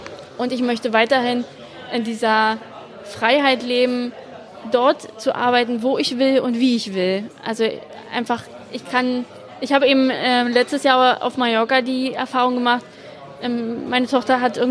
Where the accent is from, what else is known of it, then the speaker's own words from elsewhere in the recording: Berlin, Germany; Berlin ist natürlich auch meine Heimat.